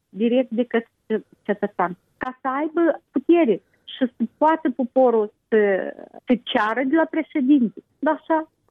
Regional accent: Moldova; suntem moldoveni

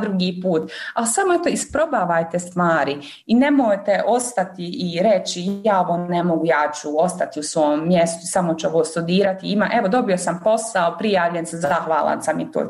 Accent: Mostar, Federation of Bosnia and Herzegovina, Bosnia & Herzegovina; U Europskom parlamentu sam se zaposlila kao Bosanka i Hercegovka

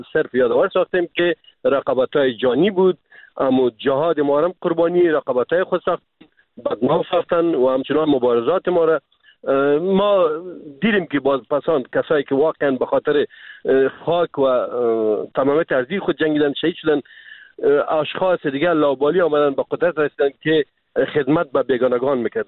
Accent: Afghanistan; ما افغان هستیم

